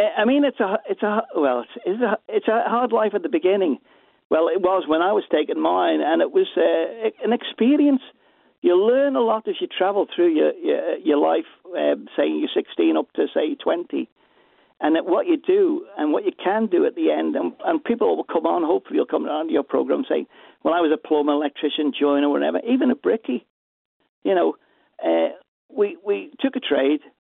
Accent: Williston, United Kingdom; I was brought up in Williston, in a council house, enjoyed my time in there, meet me mates there all the time

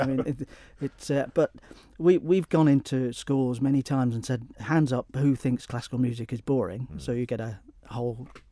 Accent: Isle of Man; I'm from the Isle of Man and how proud I am of being Manx and proud I am of the Isle of Man.

